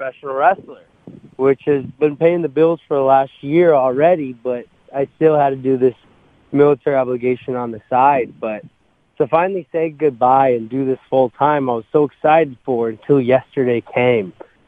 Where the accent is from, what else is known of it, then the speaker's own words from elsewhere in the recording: Kelso, Montana, United States; moved away as an adult; also born or lived in Idaho; Yes, I grew up in Kelso, Montana. Until I was about 18 years old.